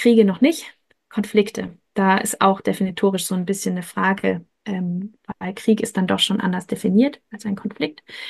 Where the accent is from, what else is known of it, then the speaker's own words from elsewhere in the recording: Freiberg, Saxony, Germany; in meiner Heimatstadt, ich komme aus Freiberg, da bin ich groß geworden